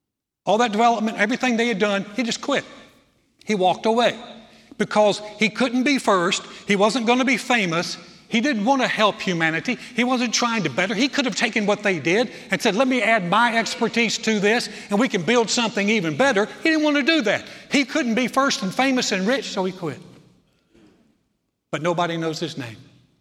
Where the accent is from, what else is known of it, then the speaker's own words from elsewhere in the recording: North Carolina, United States; in my home state of North Carolina